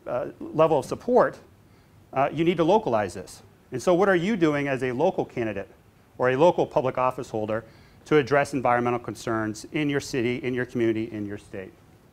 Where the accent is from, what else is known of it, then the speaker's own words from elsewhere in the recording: South Dakota, United States; So I grew up in South Dakota. I grew up on the Missouri River, not literally on the Missouri River, but in a town right next to the Missouri River.